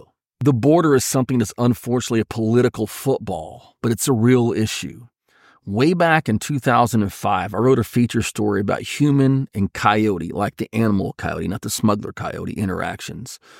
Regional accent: Texas, United States; in the southern United States and in my home state of Texas, we really don't use bear spray so much

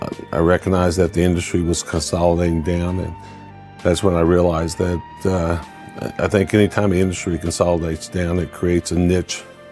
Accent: Oklahoma, United States; I grew up in Oklahoma, went to Oklahoma University on a football scholarship

